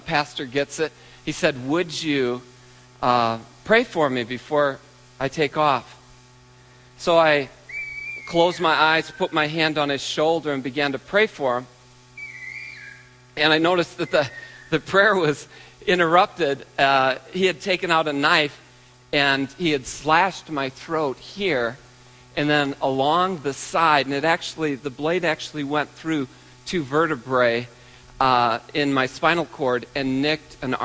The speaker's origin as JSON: {"language": "English", "region": "Iowa", "country": "United States", "said": "I am from Iowa, so I know a couple wrestling moves."}